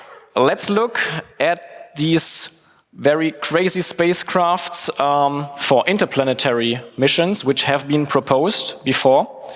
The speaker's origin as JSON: {"language": "English", "town": "Bielefeld", "region": "North Rhine-Westphalia", "country": "Germany", "said": "I'm from Bielefeld."}